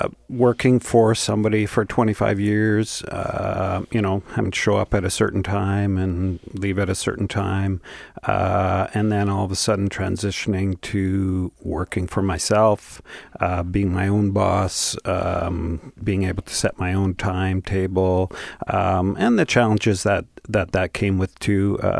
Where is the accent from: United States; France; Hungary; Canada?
Canada; Winnipeg, Manitoba; I was born in Winnipeg, a lifelong Winnipegger. Parents came from Germany, so they were immigrants, and grew up in Fort Garry.